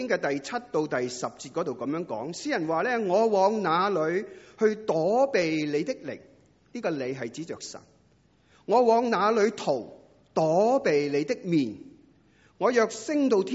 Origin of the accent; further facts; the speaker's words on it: China; 我们中国人都有一句说话叫做举头三尺有神明